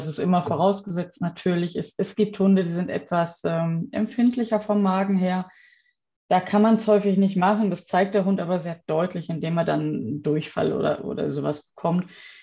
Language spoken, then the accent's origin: German; Bochum, North Rhine-Westphalia, Germany; Ich komme aus dem Ruhrgebiet, aus Bochum. Bin Ende 30